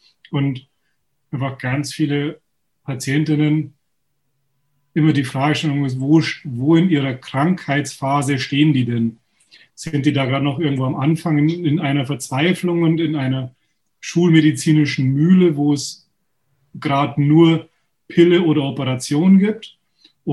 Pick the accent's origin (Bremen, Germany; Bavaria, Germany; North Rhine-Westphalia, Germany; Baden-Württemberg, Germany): Bavaria, Germany; Munich; komme aus München, bin geboren in München, praktiziere in der Nähe von München